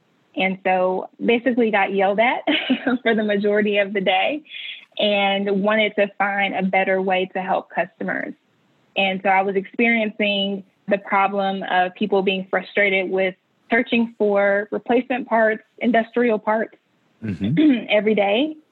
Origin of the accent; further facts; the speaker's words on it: Nashville, Tennessee, United States; accent: southern drawl; also born or lived in Mobile, Alabama; So I was born in Mobile, Alabama, which you may be able to pick up on a little bit of a southern draw, but born in Mobile and raised primarily in Nashville, Tennessee